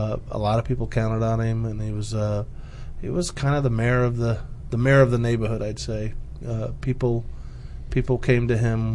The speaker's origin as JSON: {"language": "English", "town": "Indianapolis", "region": "Indiana", "country": "United States", "tie": "born or raised there", "said": "Well, I grew up in Indianapolis. I'm the youngest of seven kids."}